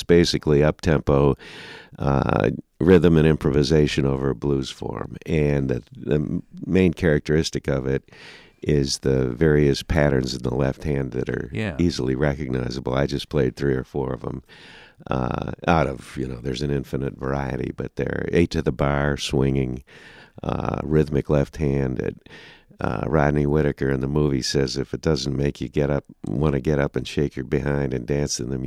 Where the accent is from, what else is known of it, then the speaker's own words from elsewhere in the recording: Detroit, Michigan, United States; And I grew up in Detroit, and I never heard of the guy